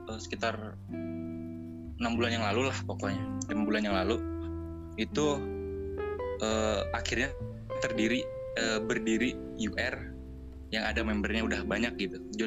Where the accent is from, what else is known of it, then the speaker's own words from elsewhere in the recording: Magetan, East Java, Indonesia; moved away as an adult; now in Bandung, Indonesia; Bukan. Gua di Magetan.